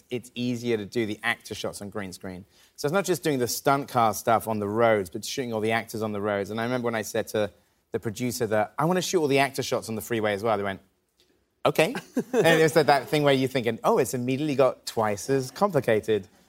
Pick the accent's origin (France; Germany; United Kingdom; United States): United Kingdom; England; And also as an English person, I'm not really ready for, like, the Georgia weather.